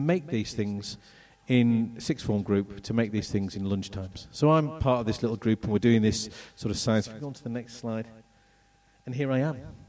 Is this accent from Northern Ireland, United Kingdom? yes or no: no; Beverley, Yorkshire and the Humber, United Kingdom; born there; I was born in Yorkshire. That's Beverley. That's where I was born. I was born in Beverley rather than Hull because there was a maternity, a specialist maternity unit in Beverley.